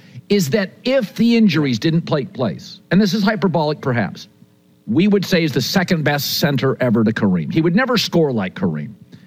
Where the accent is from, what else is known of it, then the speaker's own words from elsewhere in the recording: Pacific Northwest, United States; So I grew up in the Pacific Northwest. The first team I fell in love with was probably in my region was maybe the Sonics, and then it was the Blazers.